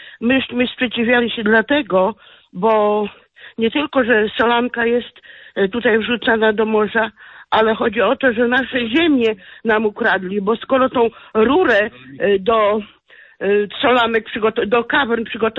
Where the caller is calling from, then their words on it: Pomeranian Voivodeship, Poland; Jestem z Pomorskiego. … mieszkam niedaleko tych kawern